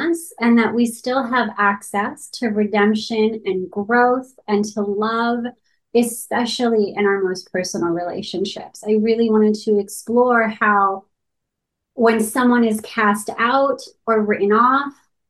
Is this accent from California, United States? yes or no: yes; Santee, California, United States; myself am first generation Mexican American growing up in Santee, which I'm sure you're familiar with, is nicknamed Clantee